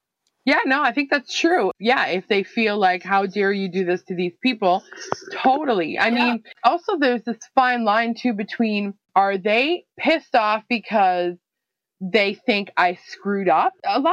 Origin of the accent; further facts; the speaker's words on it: Canada; I'm Canadian. I'm very proud of where I live, part of my identity. But also in Canada here, we're kind of oversaturated by American media